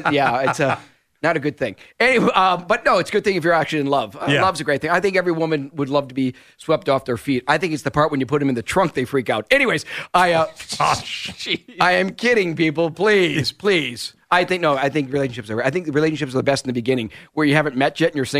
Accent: Milwaukee, Wisconsin, United States; we grew up in Milwaukee, Wisconsin.

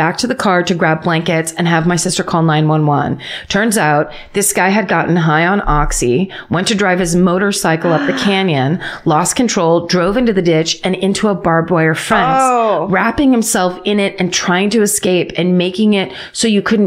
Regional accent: Utah, United States; We're from Utah and we do all that outdoorsy shit.

